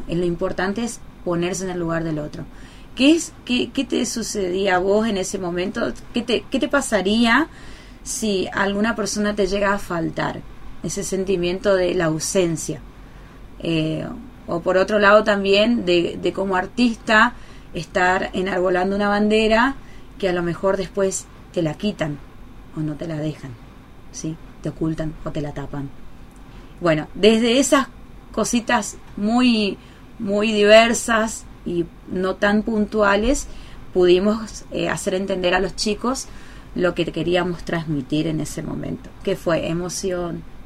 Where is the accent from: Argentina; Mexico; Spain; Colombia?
Argentina; Algo que nos llena totalmente de historia como argentinos